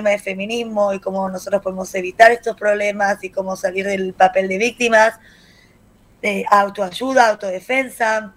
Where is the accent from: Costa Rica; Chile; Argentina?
Argentina; Buenos Aires; now in Tel Aviv, Israel; Soy de Argentina, de Buenos Aires, y vivo hace 8 años en Israel, en Tel Aviv